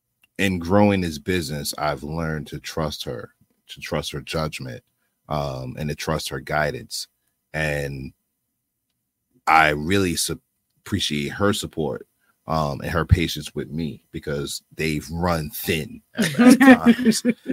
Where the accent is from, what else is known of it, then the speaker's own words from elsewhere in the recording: New York, United States; now in Houston, United States; Like, I'm from New York and, you know, I always wanted to get money with my friends.